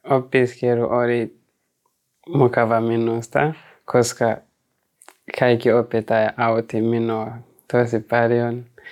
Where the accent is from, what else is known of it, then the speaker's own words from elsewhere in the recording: Burundi; Finnish is a second language; moved away as an adult; now in Finland; ja olen Burundista. Ja tulin Suomessa kuin pakolaisena.